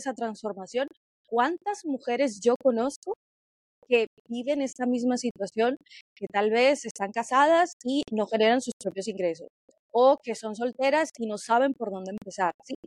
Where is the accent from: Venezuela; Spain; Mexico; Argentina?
Spain; Y yo vivía en España, yo me crié allá en España.